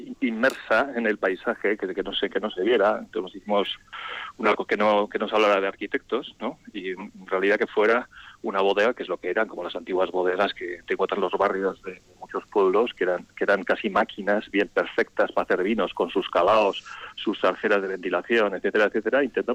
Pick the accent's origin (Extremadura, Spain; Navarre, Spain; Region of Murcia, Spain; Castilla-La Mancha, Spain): Navarre, Spain; vinimos a Rioja Alavesa, que es un poco nuestra tierra, aunque yo soy navarro del norte, como diría aquel, y lo que pasa es que cuando llegamos otra aquí a Rioja, que sería pues finales de los 80, principios de los 90